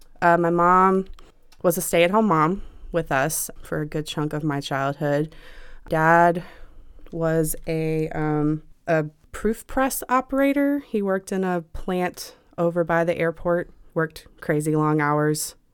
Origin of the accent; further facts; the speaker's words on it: New Kent, Virginia, United States; also born or lived in Richmond; So, I mean, I was born in Richmond, St. Mary's, if you want to be specific. But that's I grew easy. Up in New Kent